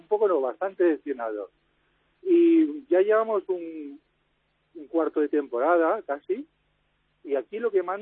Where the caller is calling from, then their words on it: Barcelona, Catalonia, Spain; llamo de Gracia.